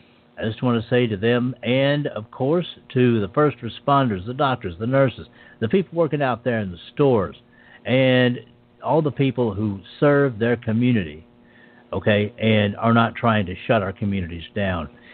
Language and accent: English; Texas, United States; I'm proud to have been born and raised in Texas where they elected such a great governor